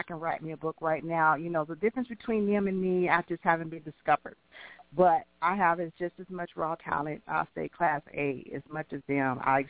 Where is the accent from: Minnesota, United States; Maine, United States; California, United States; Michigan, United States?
California, United States; I'm from California, and we just going to roll like we in a six-fold